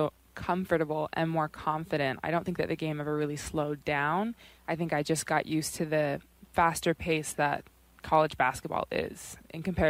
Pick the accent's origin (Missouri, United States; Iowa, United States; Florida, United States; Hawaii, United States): Hawaii, United States; I was, actually, because we come from all over Australia, England, Idaho. I'm from Hawaii.